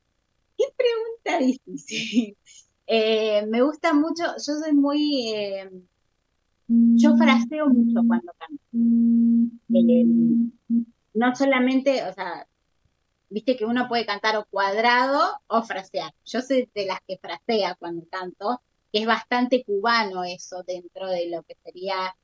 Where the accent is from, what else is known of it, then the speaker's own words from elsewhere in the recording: Argentina; yo siempre digo que si hay algo que nos destaca como argentinos que somos, es que somos más dramáticos.